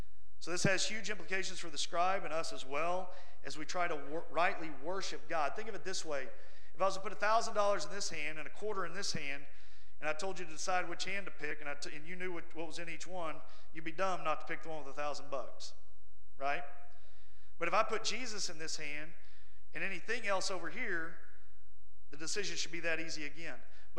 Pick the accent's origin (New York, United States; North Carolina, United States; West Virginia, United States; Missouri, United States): Missouri, United States; Kansas City; I grew up outside of Kansas City.